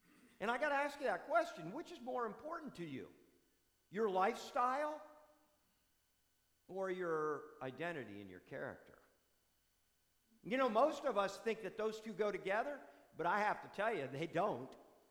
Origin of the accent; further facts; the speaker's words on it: New Jersey, United States; moved away; it was the house I grew up in New Jersey. And I had all my treasures there, you know, but I moved down here in 1980.